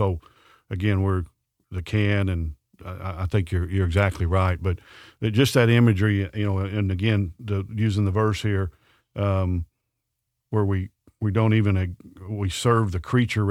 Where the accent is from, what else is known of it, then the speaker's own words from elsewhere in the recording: Murray, Kentucky, United States; because I grew up in Murray.